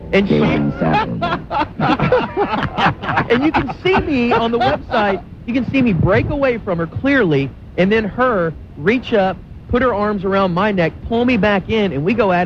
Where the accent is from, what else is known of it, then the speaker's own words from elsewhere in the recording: Dallas, Texas, United States; She's asking me where I'm from. I'm like, I'm from Dallas, baby, you know.